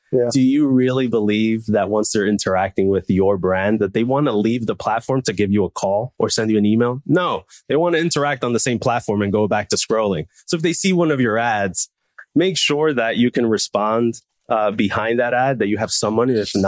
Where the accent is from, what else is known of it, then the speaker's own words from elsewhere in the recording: Dominican Republic; moved away as an adult; now in United States; I'm from Dominican Republic originally. I'm 38 years old right now. I moved to the States when I was 24. Law grad from Dominican Republic originally.